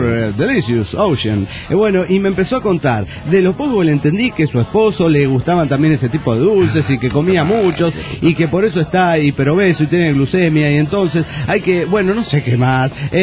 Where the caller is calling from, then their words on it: Cuauhtémoc, Chihuahua, Mexico; Soy el autosuicida de Ciudad Cuauhtémoc, Chihuahua.